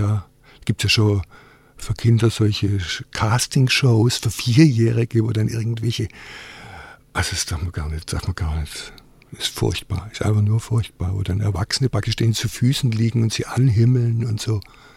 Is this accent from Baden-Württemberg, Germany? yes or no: yes; Baden-Württemberg, Germany; accent: Swabian; first language Swabian; Also ich fühle mich halt daheim im Schwäbischen irgendwie. Also ich merke schon, das geht mir leichter von die Lippe als das Hochdeutsche. Obwohl man, wenn ich Hochdeutsch singe, mir es eigentlich nicht anhört, dass ich Schwabe bin.